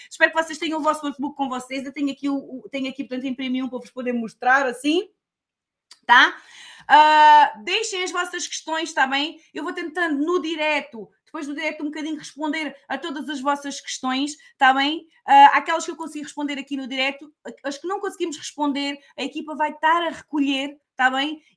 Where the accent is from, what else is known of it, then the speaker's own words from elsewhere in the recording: Setúbal, Portugal; now in United Kingdom; Eu estou aqui em Inglaterra, vivo em Inglaterra. Em Portugal sou de Setúbal. Sou assim uma alentejana de Setúbal. Mas aqui, neste momento, vivo aqui em Inglaterra.